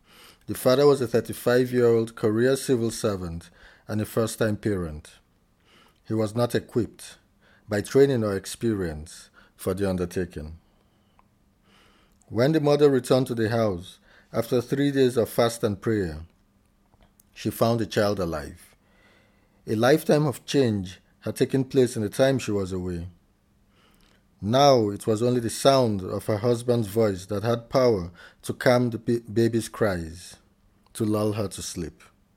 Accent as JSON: {"language": "English", "country": "Nigeria", "said": "I'm a Nigerian writer who was in Civitella in August to September 2018."}